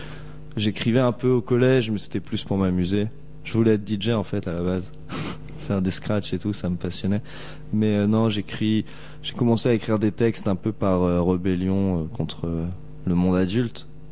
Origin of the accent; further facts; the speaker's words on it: Angers, Pays de la Loire, France; D'ici, Angers.